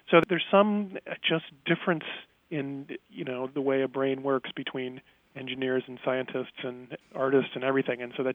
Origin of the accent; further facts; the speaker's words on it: Huntsville, Alabama, United States; I grew up in Huntsville, Alabama, northern Alabama, in the early 70s.